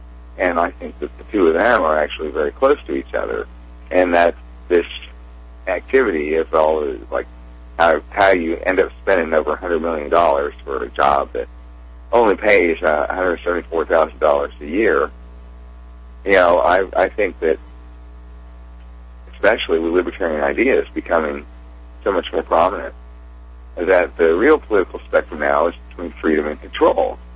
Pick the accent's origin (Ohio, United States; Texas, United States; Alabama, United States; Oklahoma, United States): Oklahoma, United States; Tulsa; also born or lived in Tucson; now in Durham, United States; Well, I live in Durham. I was born in Tucson and grew up in Tulsa.